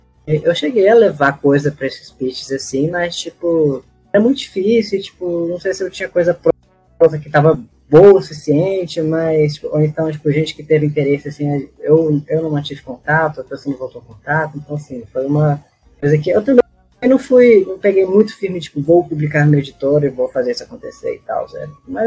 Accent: Minas Gerais, Brazil; eu sou aqui de Minas, né?

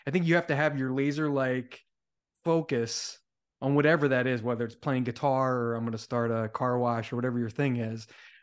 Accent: New Jersey, United States; I'm from South Jersey. I went to Rutgers Camden, which is the ghetto campus.

